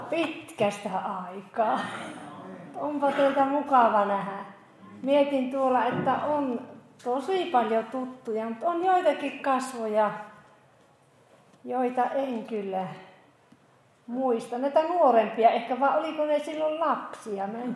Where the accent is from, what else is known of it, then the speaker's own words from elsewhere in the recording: Outokumpu, North Karelia, Finland; now in Pietarsaari, Finland; Minun kotipaikka, semmoinen vanha pieni mökki, niin me on siellä sitten oltu monta kuukautta aina kesällä Outokummussa.